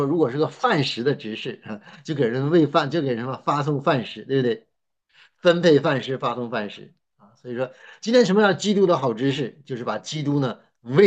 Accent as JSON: {"language": "Chinese", "country": "China", "said": "但我们中国人很喜欢。"}